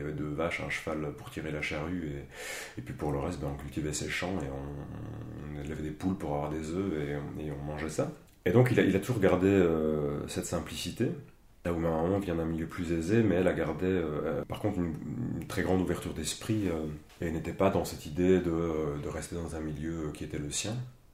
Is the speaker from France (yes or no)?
no; Senegal; moved away; Moi, j'ai grandi en Afrique avec mes parents, au Sénégal, où mon papa travaillait comme coopérant.